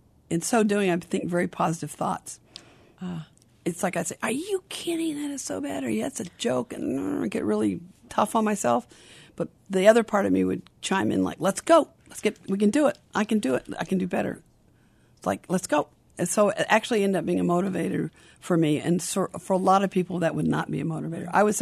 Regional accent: Long Beach, California, United States; I met them through a World Team Tennis clinic out in California, because I'm from Long Beach

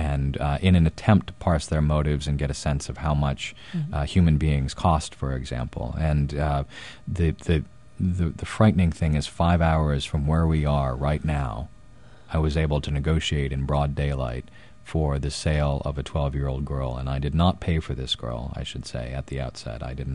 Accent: Madison, Wisconsin, United States; I was raised in Madison, Wisconsin, which is a place that talks about social justice a lot. I was raised Quaker, come from a long line of Quakers on my mother's side.

